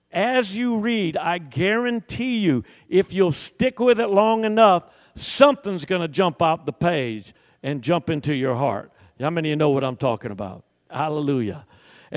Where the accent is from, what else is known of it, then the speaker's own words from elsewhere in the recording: Jacksonville, Florida, United States; And I went, I'm from Jacksonville, Florida.